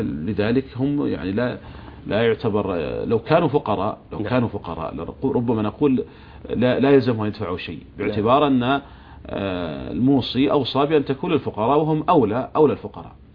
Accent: Saudi Arabia; فالشركات عندنا في المملكة العربية السعودية ملزمة بدفع الزكوات

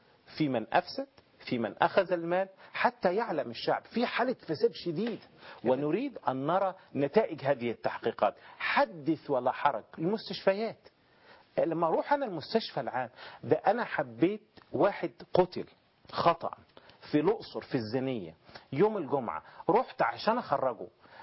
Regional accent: Egypt; لما عرفوا أن أنا مصري

